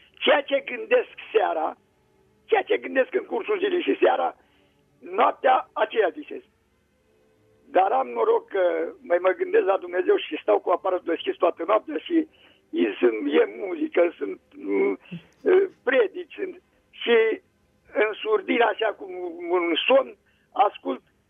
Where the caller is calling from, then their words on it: Slatina, Olt County, Romania; din Slatina.